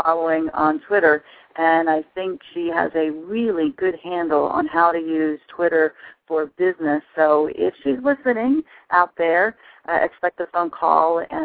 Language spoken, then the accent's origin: English; New Jersey, United States; and I'm from New Jersey, so I say you guys